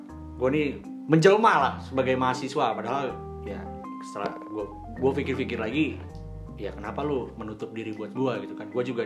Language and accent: Indonesian; West Java, Indonesia; gue Sunda